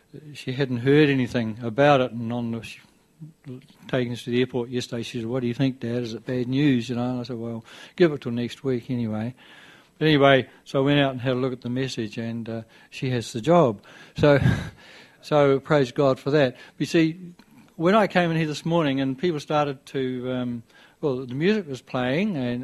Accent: Christchurch, Canterbury, New Zealand; now in Wellington, New Zealand; I was born and bred in Christchurch, so I'm a bit of a renegade, gone away, but it's great to be back in the South Island.

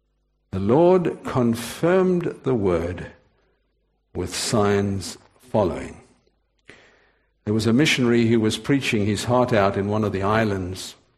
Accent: Durban, KwaZulu-Natal, South Africa; born there; I was born in Durban, South Africa.

